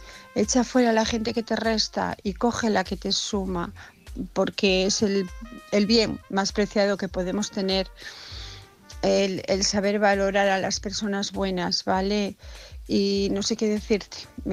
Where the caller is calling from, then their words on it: Asturias, Spain; de Asturias.